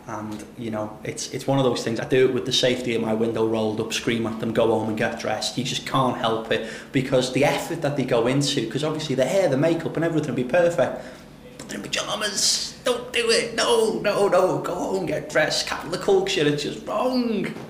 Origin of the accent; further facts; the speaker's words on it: Liverpool, North West England, United Kingdom; I'm from Liverpool.